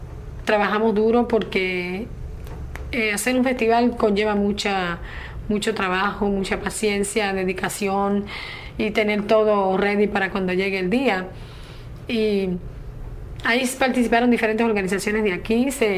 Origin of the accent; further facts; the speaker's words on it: Guaynabo, Puerto Rico; now in New York, United States; yo vengo de Guaynabo, mi pueblo de Guaynabo